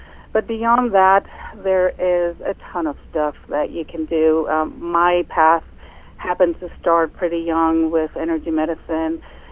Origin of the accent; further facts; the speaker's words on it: Greece; I'm originally from the Mediterranean, born and raised in Greece.